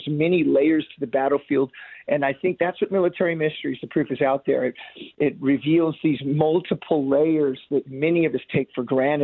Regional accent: Kansas City, Missouri, United States; now in Dallas, United States; You know, I've been coming back to Kansas City at least once or twice a year because I love my hometown and I love my family there.

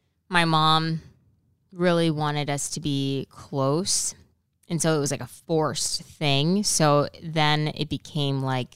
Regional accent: Canada; because well, people know I'm from Canada, so I was not an American citizen at the time.

